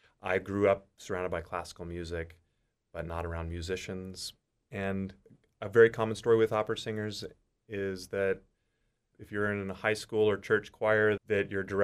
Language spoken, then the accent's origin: English; Houston, Texas, United States; also born or lived in Pittsburgh; I grew up in Houston. I've spent the past 12 years, however, in Pittsburgh, which has been kind of a lot of the formative years of my operatic career. I actually just moved back to Houston